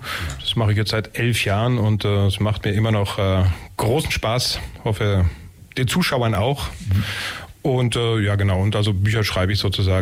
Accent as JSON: {"language": "German", "town": "Pfullendorf", "region": "Baden-Württemberg", "country": "Germany", "tie": "born or raised there", "also_born_or_lived": "Sigmaringen", "said": "gebürtig aus Sigmaringen, aufgewachsen im Pfullendorf. Ich habe in Leipzig studiert"}